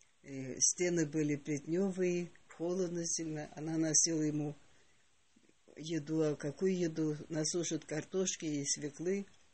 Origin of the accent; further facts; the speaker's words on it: Shacha, Tambov Oblast, Russia; born there; В Тамбовской области. Бондарский район, деревня Шача.